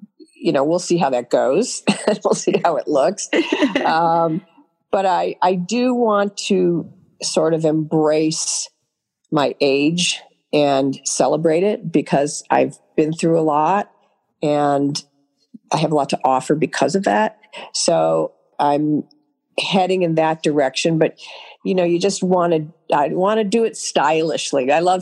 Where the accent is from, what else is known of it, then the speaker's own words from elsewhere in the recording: Cleveland, Ohio, United States; I mean, I think I'm from Cleveland and I love the whole Irish Catholic of it all